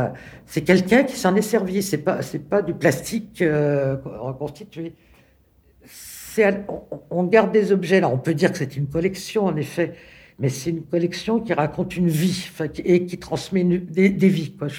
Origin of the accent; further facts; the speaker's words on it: Gagny, Île-de-France, France; je suis de la région, je suis sur le plateau, mais je ne suis pas de Montfermeil, je suis de Gagny. C'est à la frontière là.